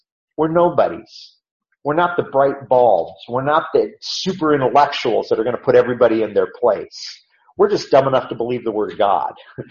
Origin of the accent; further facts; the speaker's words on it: Iowa, United States; my first time I listened to Dave speak when I was growing up in Iowa